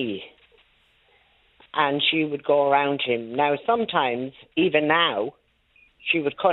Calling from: Leinster, Ireland; I'm calling from County Laois.

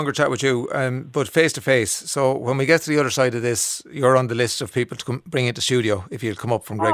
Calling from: Limerick, Munster, Ireland; moved away; I am from Limerick and I've been living here for 15 years in Houston in Texas

